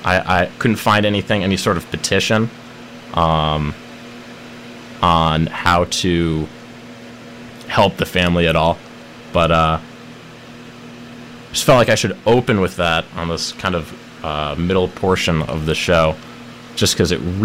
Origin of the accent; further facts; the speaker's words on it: Connecticut, United States; I found a better story about a man in my home state, Connecticut